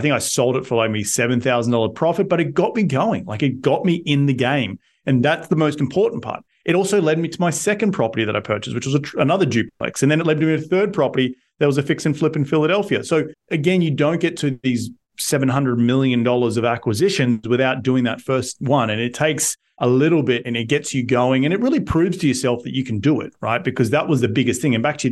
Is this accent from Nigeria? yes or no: no; Australia; moved away as an adult; now in United States; I only discovered RIA when I moved to the US. So it was beginning of 2012. It was like 2 weeks fresh off the boat. I was at my first event going as an Australian